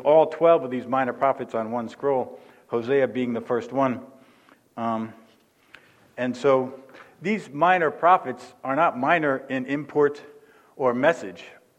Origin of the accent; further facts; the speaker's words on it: New Jersey, United States; so get ready to listen fast because I'm from Jersey and that's how I speak.